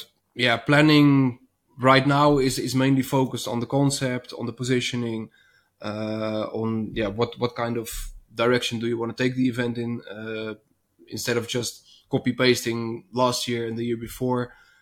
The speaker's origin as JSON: {"language": "English", "country": "Netherlands", "said": "I mean, I'm from the Netherlands myself, so that is like considered northwestern Europe."}